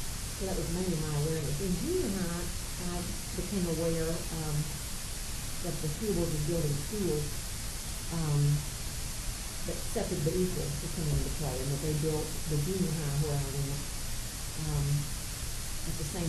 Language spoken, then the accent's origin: English; Georgetown, Texas, United States; And we lived in Austin and Dallas for a few years. But we moved back to Georgetown in 1979, after I had married and had two children.